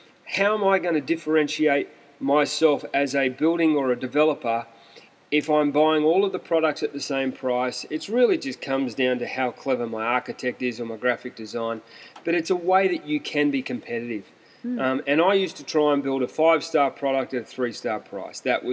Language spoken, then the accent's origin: English; Australia; From the perspective of being an Australian developer and being involved in the building industry